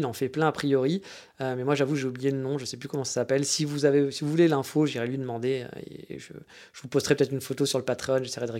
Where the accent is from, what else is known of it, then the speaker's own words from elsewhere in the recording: France; chez nous en France